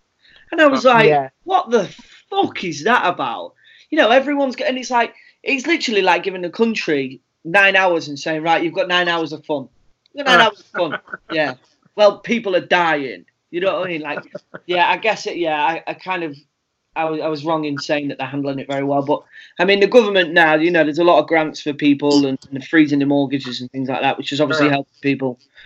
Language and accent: English; United Kingdom; I think it's amazing to see how us as the British have all come together